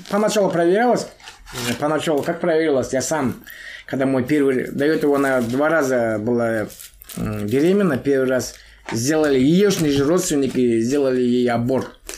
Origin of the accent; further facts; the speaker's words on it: Kentau, Turkestan Region, Kazakhstan; born there; moved away as an adult; now in Astana, Kazakhstan; Я вообще родился в Чемпинской области, сейчас Туркестанская область, город Кентау. С 2010 года живу в Астане. Приехал на заработок в Астану и здесь как бы там остался.